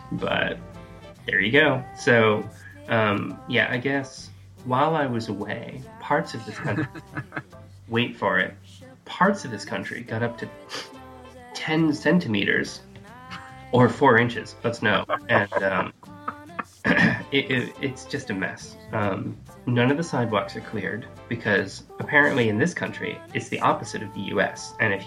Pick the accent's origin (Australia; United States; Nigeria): United States; Massachusetts; Let's go with Woburn, since we're actually from Massachusetts.